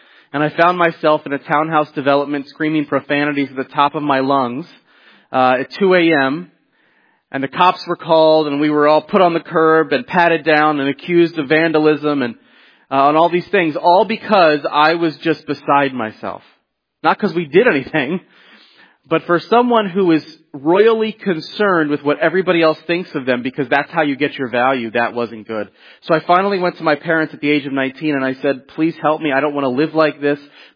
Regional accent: Washington, District of Columbia, United States; And I was raised in the Washington, D.C. area to a mixed marriage household, one Jewish parent, one non-Jewish parent.

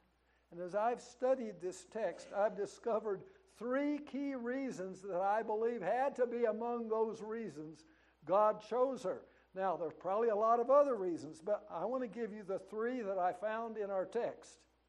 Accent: Kentucky, United States; born or raised there; also born or lived in Bloomington

